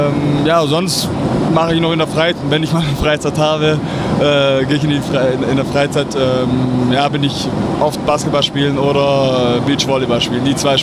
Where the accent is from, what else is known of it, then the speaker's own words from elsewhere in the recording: Stuttgart, Baden-Württemberg, Germany; ich komme aus Aalen, nee, Stuttgart ist das Ganze.